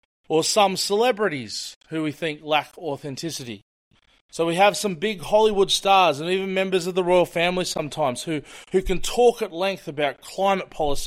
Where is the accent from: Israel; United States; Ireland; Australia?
Australia; being the Aussie white town kid